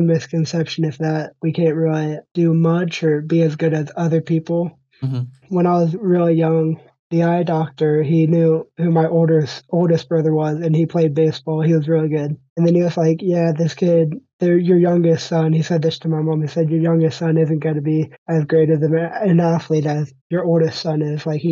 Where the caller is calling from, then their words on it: Lafayette, Indiana, United States; Lafayette, Indiana.